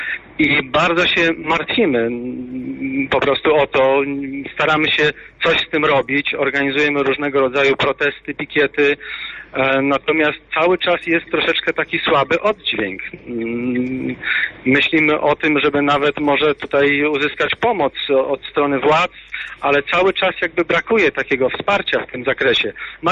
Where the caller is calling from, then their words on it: Gdańsk, Pomeranian Voivodeship, Poland; U nas w Gdańsku, bo dzwonię z Gdańska